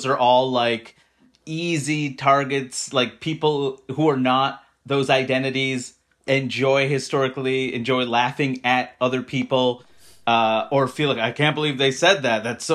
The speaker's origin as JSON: {"language": "English", "town": "Queens", "region": "New York", "country": "United States", "tie": "born or raised there", "said": "This isn't every place in the country, in the world, is not where I grew up in Queens, New York, right?"}